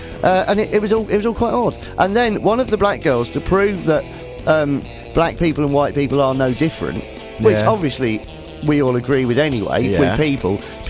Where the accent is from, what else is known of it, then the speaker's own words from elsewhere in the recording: Nottingham, East Midlands, United Kingdom; mate, I was brought up in Nottingham. I live in Sherwood Forest.